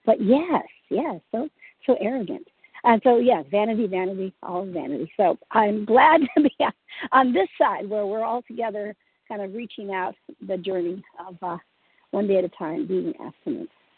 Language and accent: English; Maryland, United States; from Maryland